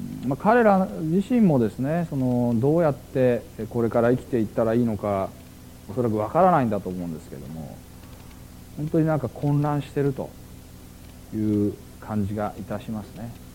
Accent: Hiroshima, Japan; まあ、私も広島生まれの広島育ちですから

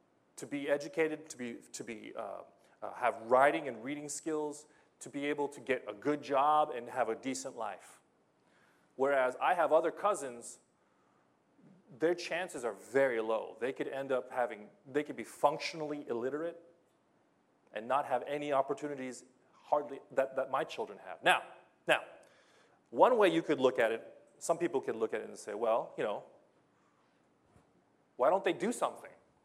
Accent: United States; So, I'm a Filipino-American. We call Phil-Am. That means I'm Filipino, but I grew up in America.

